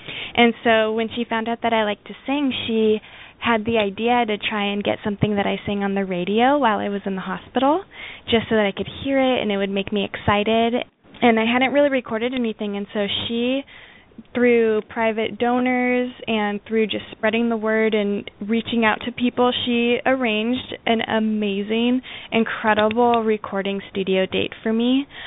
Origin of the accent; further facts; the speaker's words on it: Santa Barbara, California, United States; she was doing the Christmas show at the Arlington Theater in Santa Barbara, in my hometown.